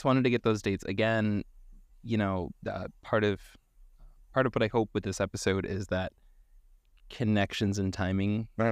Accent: Ohio, United States; I grew up in Northwest Ohio, so yes.

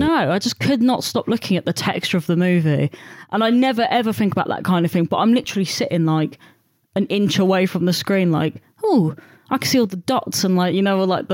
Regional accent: Luton, East of England, United Kingdom; my hometown

